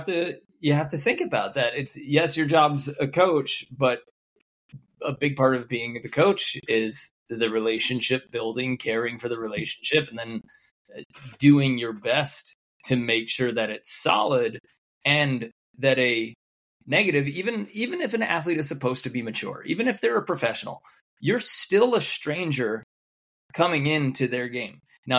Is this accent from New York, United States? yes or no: yes; New York, United States; accent: New York; it was when I still had my New York accent.